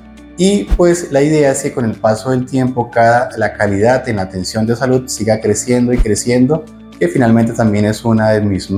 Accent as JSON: {"language": "Spanish", "town": "Campoalegre", "region": "Huila", "country": "Colombia", "said": "soy del departamento del Huila, especialmente del municipio de Campo Alegre"}